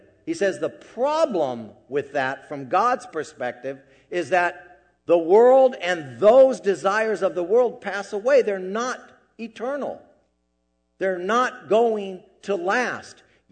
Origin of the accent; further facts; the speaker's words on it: California, United States; And I felt like I had to apologize for, you know, I was like, I'm from California, sorry.